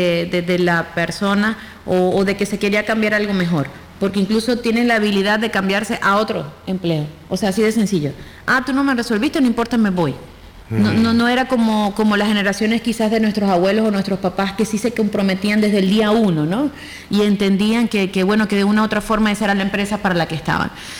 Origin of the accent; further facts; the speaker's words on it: Venezuela; O sea, vengo de Venezuela, va. Y para nadie es un secreto la situación que vive mi país.